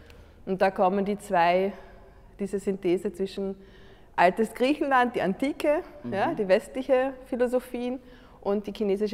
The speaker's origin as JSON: {"language": "German", "region": "Carinthia", "country": "Austria", "tie": "born or raised there", "lives_now": "Vienna, Austria", "said": "Ursprünglich komme ich aus Kärnten und bin ganz in der Natur aufgewachsen und da auch die Liebe zur Natur entdeckt."}